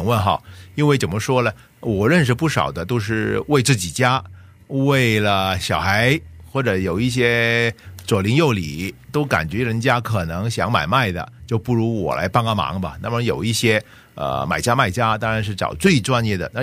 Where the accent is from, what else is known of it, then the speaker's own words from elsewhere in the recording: China; 我们中国人都说了，有风水，有巷头